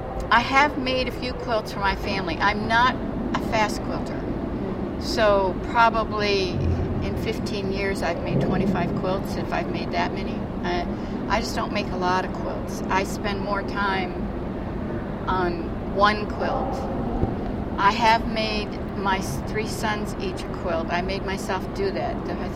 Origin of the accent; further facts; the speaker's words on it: Niagara Falls, New York, United States; also born or lived in Gibsonia, Pennsylvania; now in Houston, United States; No, I was born in Pennsylvania, a little town called Gibsonia outside of Pittsburgh. But I grew up in Niagara Falls, New York. But I have been in Houston since 1974.